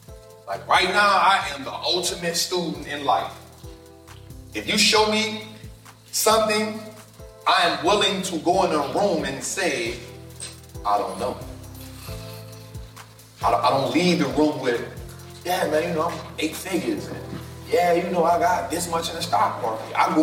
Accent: New Orleans, Louisiana, United States; So, for me, I come from a place, born and raised in New Orleans. I saw my moms get shot when I was 9.

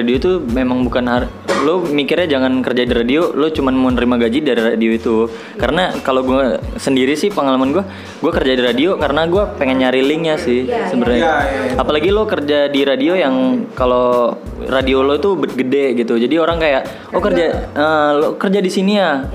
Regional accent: Medan, North Sumatra, Indonesia; Ya dari gua kan dari Medan tuh kebetulan.

